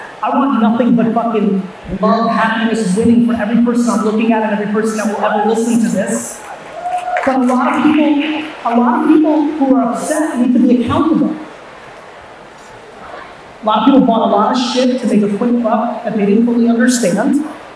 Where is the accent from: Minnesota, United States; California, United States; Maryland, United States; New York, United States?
New York, United States; I am the man. I'm a New Yorker. And I'm a Jersey boy.